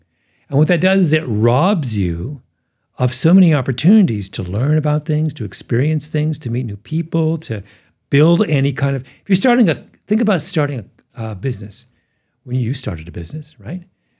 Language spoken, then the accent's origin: English; Canada; this is not something as a Canadian I think a great deal about